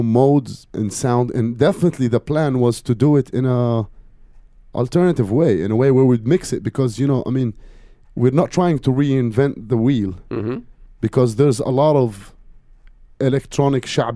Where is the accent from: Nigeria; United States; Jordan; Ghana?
Jordan; Amman, Amman Governorate; English is a second language; We grew up in Amman, you know